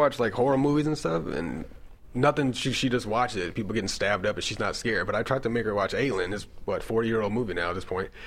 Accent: Las Vegas, Nevada, United States; Well, I'm an author from Vegas. I live in Vegas now.

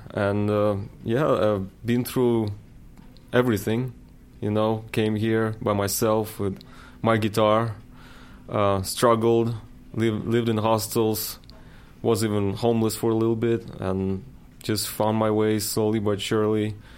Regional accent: Russia; Yes, I came here from Russia. And there, of course, you know, I grew up in the 90s.

